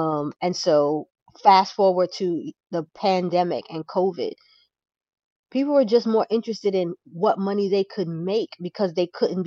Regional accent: Brownsville, New York, United States; So yes, but we grew up in Brownsville, not up the hill.

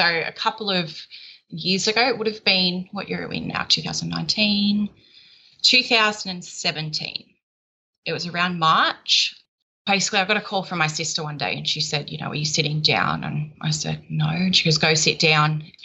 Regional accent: Sydney, New South Wales, Australia; I'm from Sydney in Australia. Well, I'm about an hour out of Sydney. I'm a single mum.

